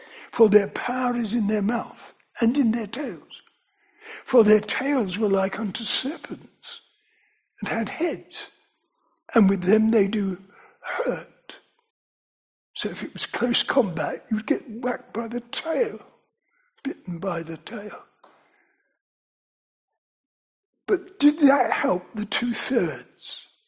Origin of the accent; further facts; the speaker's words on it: London, United Kingdom; the borough in which I was brought up in London had one murder in the 14 or 15 years I could remember.